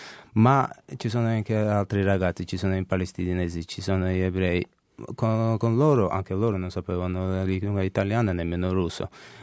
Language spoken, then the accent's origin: Italian; Georgia; io personalmente come un georgiano ho grandissima voglia di vivere con loro.